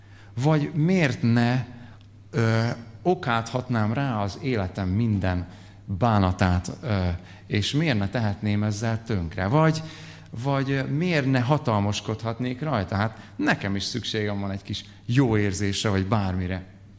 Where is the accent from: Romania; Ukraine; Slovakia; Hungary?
Slovakia; Southern Slovakia; akkor Felvidékről származom, most is Felvidéken élünk